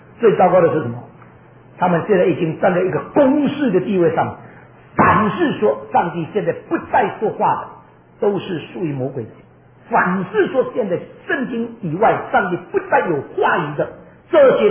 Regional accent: China; 我们中国人已经很习惯了

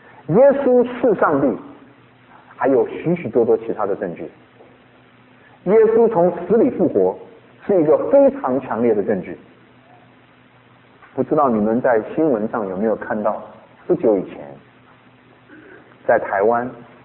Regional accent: China; 这个篡改历史我们中国人很在行的啊。

